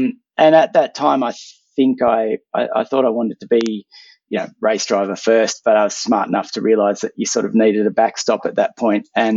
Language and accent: English; Sydney, New South Wales, Australia; I grew up in Sydney, you know, sort of Chatswood area